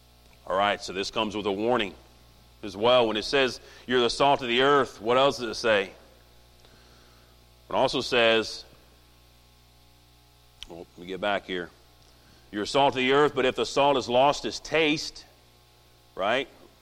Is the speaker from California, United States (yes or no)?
no; Indiana, United States; now in Virginia, United States; the first time I came to Virginia, I come from Indiana. Now, we used to have hogs everywhere